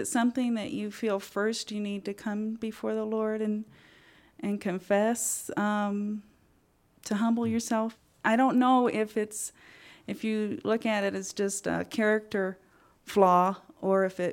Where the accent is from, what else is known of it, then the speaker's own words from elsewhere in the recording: Colorado Springs, Colorado, United States; from Colorado Springs.